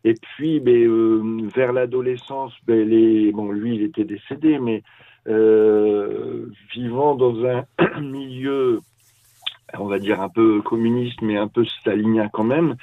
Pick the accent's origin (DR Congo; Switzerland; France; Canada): France; Noyon, Hauts-de-France; also born or lived in Denain; Alors moi, je suis né dans le Nord, à Denain, cité minière. J'y ai vécu jusque l'âge de 5-6 ans. Et après, j'ai habité à Noyon en Picardie, mais nous revenions souvent, très très souvent dans le Nord. Je viens d'un milieu ouvrier.